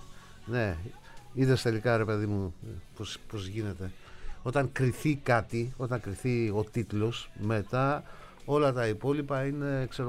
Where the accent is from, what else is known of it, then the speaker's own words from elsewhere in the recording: Serres, Central Macedonia, Greece; Λόγω του γεγονότος ότι είμαι από τις Σέρες, ας πούμε, λέω ότι είμαι πανσεραϊκός.